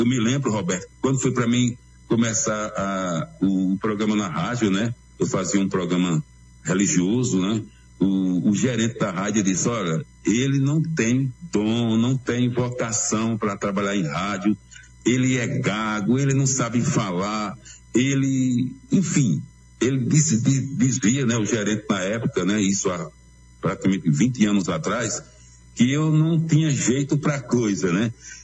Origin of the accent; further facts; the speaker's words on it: Pernambuco, Brazil; Essa questão da política em Pernambuco, nós que somos aqui do Sertão Central, temos sofrido bastante, né?